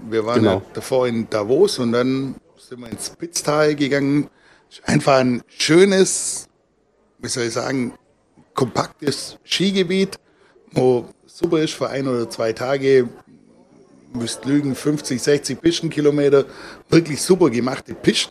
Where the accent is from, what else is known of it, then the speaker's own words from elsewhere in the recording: Blaubeuren, Baden-Württemberg, Germany; Ursprünglich komme ich aus Blaubeuren.